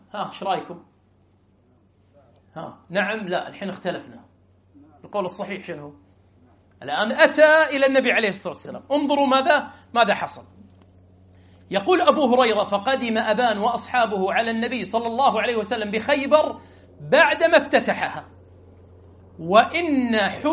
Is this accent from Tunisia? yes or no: no; Kuwait; عندنا بالكويت